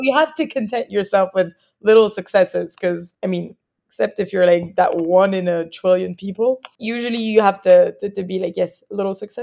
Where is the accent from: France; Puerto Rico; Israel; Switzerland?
France; Paris, Île-de-France; also born or lived in London, United Kingdom / Spain; now in Los Angeles, United States; growing up in Paris, then to London, then I forgot to mention, but I spent a few months like from study abroad, like in Australia.